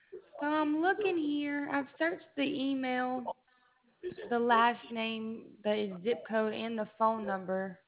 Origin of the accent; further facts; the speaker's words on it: United States; accent: southern; People's told me I've had a southern accent my whole life.